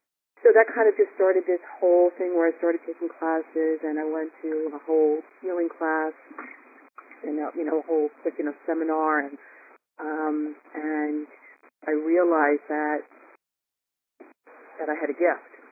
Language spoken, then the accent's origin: English; New Jersey, United States; Oh, I'm from New Jersey.